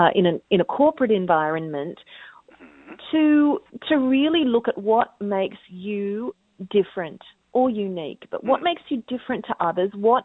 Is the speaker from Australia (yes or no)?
yes; Australia; now in United States; I'm from Australia and living in America. I'm a singer.